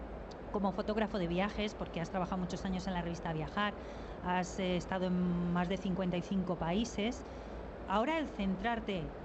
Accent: Madrid, Community of Madrid, Spain; los madrileños pasamos como sin mirar

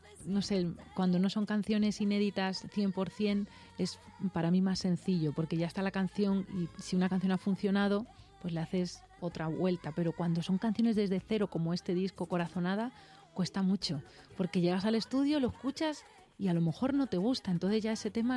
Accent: Toledo, Castilla-La Mancha, Spain; born there; Yo nací en Toledo

